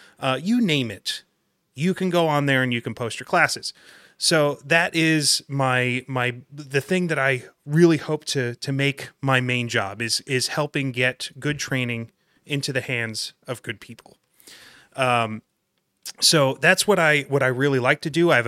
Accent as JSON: {"language": "English", "region": "New Jersey", "country": "United States", "tie": "born or raised there", "lives_now": "Pennsylvania, United States", "said": "I'm a Pennsylvania transplant. I grew up in New Jersey and like threw that away."}